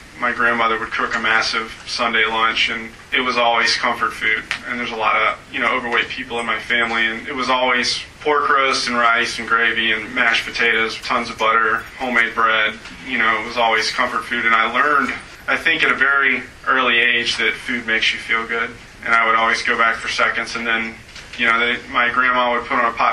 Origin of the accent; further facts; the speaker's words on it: Baton Rouge, Louisiana, United States; I didn't grow up in the Midwest. I grew up in Baton Rouge, Louisiana. I was a middle child of three.